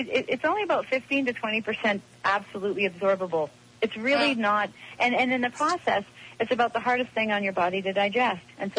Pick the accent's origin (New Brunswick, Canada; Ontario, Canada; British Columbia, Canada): British Columbia, Canada; Vancouver; I'm from Vancouver.